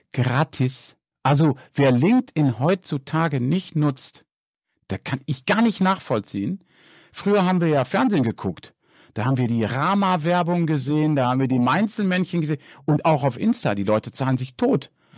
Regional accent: Duisburg, North Rhine-Westphalia, Germany; accent: Ruhr dialect; now in Netherlands; Ich bin aus Duisburg. Also ich wohne zwar in Holland, aber meine Eltern sind aus Duisburg und deshalb rede ich, wenn ich Deutsch rede, rede ich wahrscheinlich auch so ein bisschen Pott.

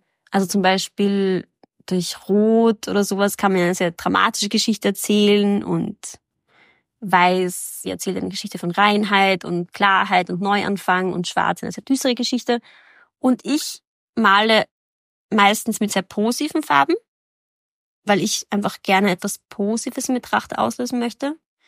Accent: Graz, Styria, Austria; born there; now in Vienna, Austria; Ich bin in Graz geboren und lebe seit 10 Jahren in Wien.

